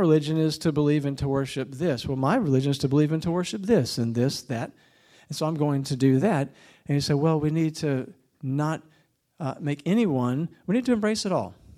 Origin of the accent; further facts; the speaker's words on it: United States; I won't speak to anywhere else in the world because I grew up in the United States